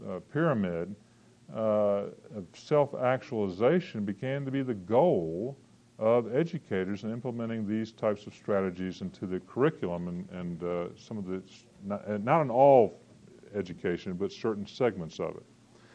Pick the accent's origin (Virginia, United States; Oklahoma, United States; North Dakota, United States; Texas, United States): Virginia, United States; I'm from Virginia, so we're pretty arrogant about our aristocracy status of Virginia too. But anyway, I've been living in Alabama a long time.